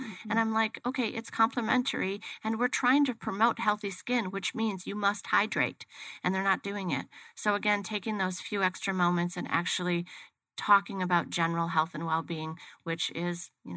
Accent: Midwest, United States; We're from the Midwest. We're here to work, and we're here to provide a quality service.

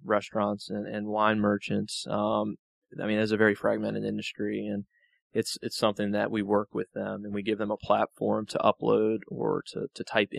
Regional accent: Wilmington, North Carolina, United States; also born or lived in Charlotte; I grew up in Wilmington.

